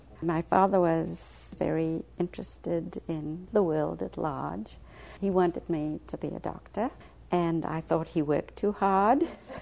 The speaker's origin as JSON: {"language": "English", "town": "Cape Town", "region": "Western Cape", "country": "South Africa", "tie": "born there", "said": "I was born in Cape Town, South Africa in 1920."}